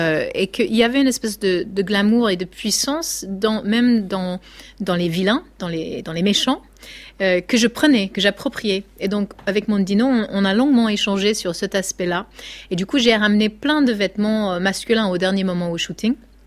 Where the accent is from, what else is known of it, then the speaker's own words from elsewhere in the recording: California, United States; il y a des morceaux que j'ai écrits dans le nord de la Californie, là d'où je viens